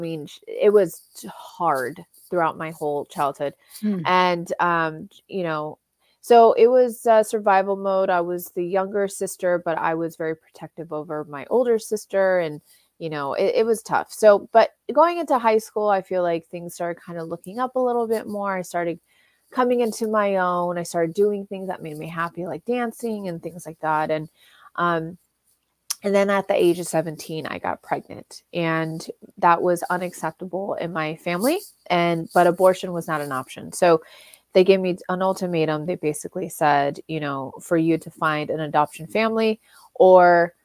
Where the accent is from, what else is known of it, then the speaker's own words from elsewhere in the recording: California, United States; So, you know, I grew up born and raised in Orange County.